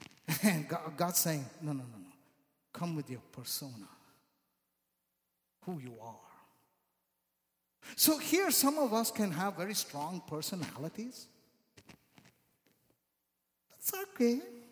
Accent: India; I'm Indian. I'm very soulish. It comes naturally with me.

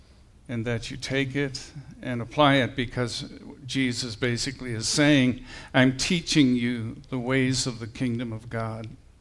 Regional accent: Wisconsin, United States; And, you know, I grew up in Wisconsin. A lot of my uncles and stuff were farmers

